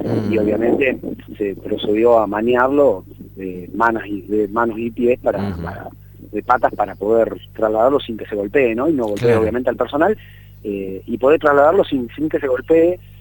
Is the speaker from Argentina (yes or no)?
yes; Concordia, Entre Ríos, Argentina; now in Casilda, Argentina; yo no soy originalmente Casilda. Sí. Hace poco estuve por Entre Ríos, yo soy de Concordia.